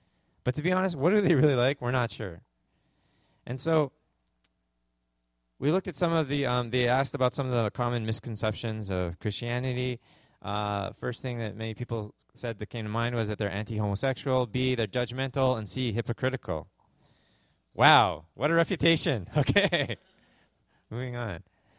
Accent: Canada; moved away; And being a Canadian, I didn't realize that the word evangelical was such a dirty word when I came here.

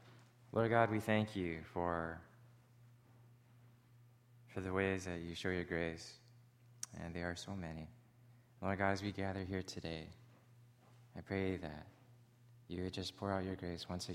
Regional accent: Canada; accent: Canadian; actually, I just noticed my Canadian accent just came out, didn't it?

